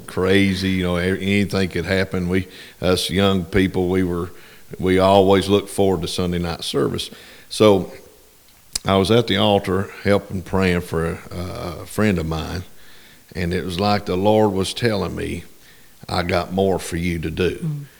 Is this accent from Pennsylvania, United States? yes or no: no; Kingsport, Tennessee, United States; I've been there my whole life. I was born in the Holston Valley Hospital right there in the middle of town.